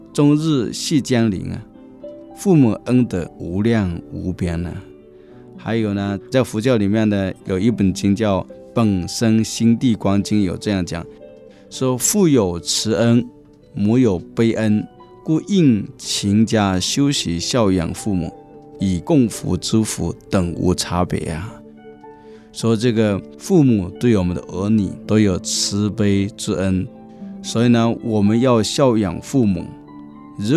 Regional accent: China; 我们作为一个中国人，我们无论到哪里要把我们中国的传统文化要把它保留下来

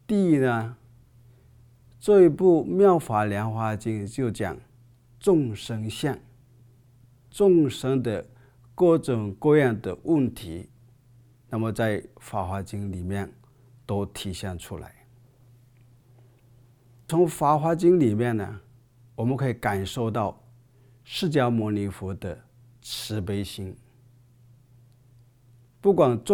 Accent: China; 特别是我们作为中国人，现在用中文可以来看佛经

